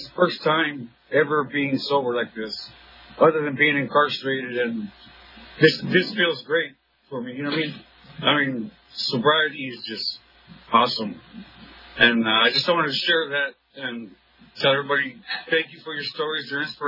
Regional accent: West Virginia, United States; I'm from West Virginia. I've been struggling with addictions probably since I've been 12 years old.

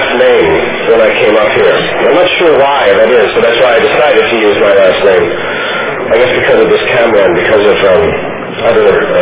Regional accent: New Orleans, Louisiana, United States; born there; I was born in New Orleans, Louisiana.

